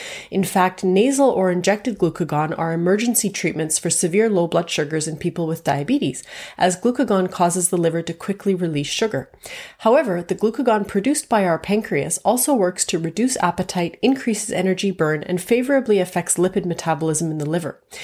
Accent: Canada; I'm a Canadian physician, a specialist in endocrinology and metabolism

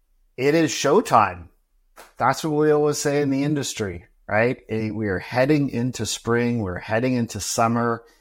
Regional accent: Ontario, Canada; I know I'm from Ontario. I say May 2-4

